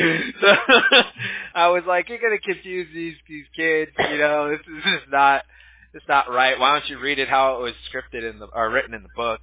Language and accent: English; United States; I took so much pride in being American growing up, you know? I was raised by a good old boy, and I got a lot of family members that were in the service